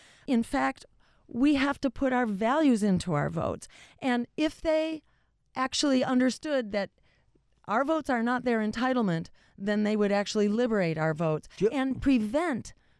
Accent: Massachusetts, United States; It was the Democrats who killed campaign finance reform in my home state in Massachusetts.

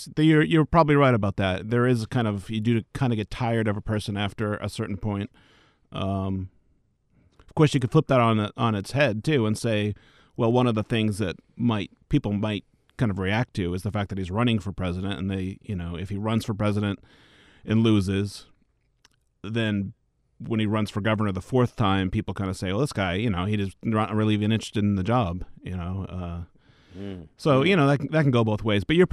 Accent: Boston, Massachusetts, United States; also born or lived in Texas; I mean, I think, heck, I went to school in Texas, and I moved there from the Boston area.

